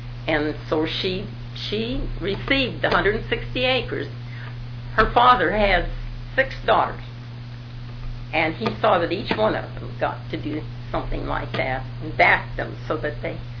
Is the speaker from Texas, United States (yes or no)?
no; Enterprise, Oregon, United States; born there; I was born in Enterprise, Oregon, at the hospital, I think, in December 17th, 1918.